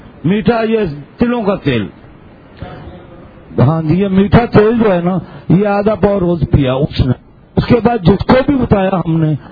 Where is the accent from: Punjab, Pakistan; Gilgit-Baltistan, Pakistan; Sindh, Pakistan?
Sindh, Pakistan; Karachi; میں کراچی سے آیا ہوں